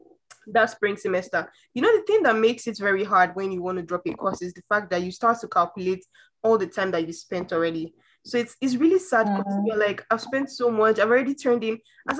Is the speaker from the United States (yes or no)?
no; Nigeria; I'm from Nigeria, lovely to be here.